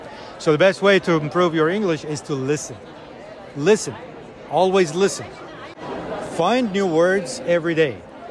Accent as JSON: {"language": "English", "country": "Iraq", "first_language": "Arabic", "second_language": "English", "moved": "yes", "lives_now": "Bowling Green, United States", "said": "I am originally from Iraq. So my first language is Arabic, but I have been here in the United States for almost 13 years. And I work and teach ESL in Kentucky, in Bowling Green."}